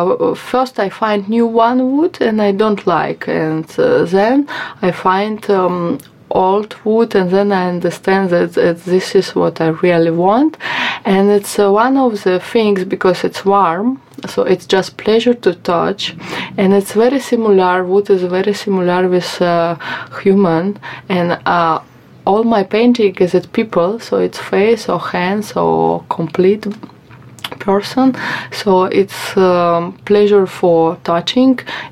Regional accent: Saint Petersburg, Russia; English is a second language; now in India; mm-hmm. I'm from Russia. I'm born in St. Petersburg, but last few years I live in India

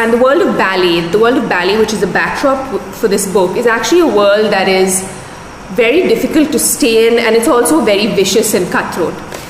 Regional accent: Chennai, Tamil Nadu, India; So when I grew up in Chennai, I remember as a young girl

